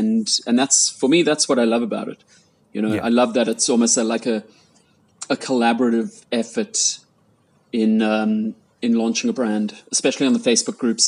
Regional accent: South Africa; growing up in South Africa, at the time we got up to like all kinds of like crazy stuff. So, you know, it's a very outdoorsy place.

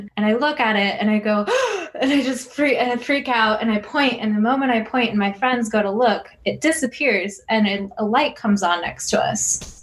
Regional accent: Utah, United States; also born or lived in Colorado; I've lived in Colorado. I'm actually from Utah originally.

